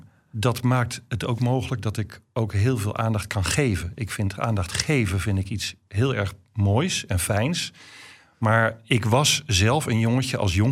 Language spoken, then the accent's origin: Dutch; Haren, Groningen, Netherlands; het gezin waar ik opgegroeid ben in Klein Koppen aan de Rijksstraatweg 255A in Haren.